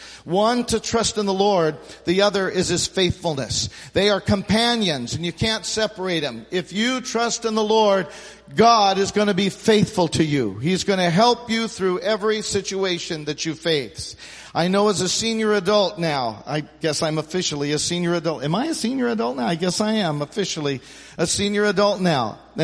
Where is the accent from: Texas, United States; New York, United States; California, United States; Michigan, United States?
California, United States; and I was raised in Central California. We had lots of snails and look at snails and the grass and the ants